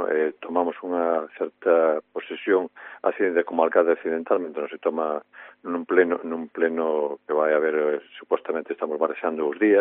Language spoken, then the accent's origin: Galician; Mondoñedo, Galicia, Spain; Eu conozco Mondoñedo, conozco todos os veciños porque nacín en Mondoñedo, criei-me en Mondoñedo